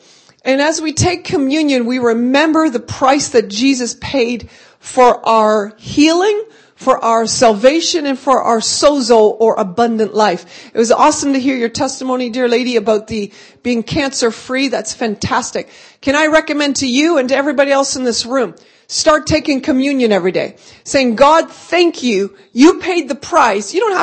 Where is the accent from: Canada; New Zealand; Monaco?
Canada; born there; I have a Dutch heritage. I was born in Canada. My parents were born in Holland.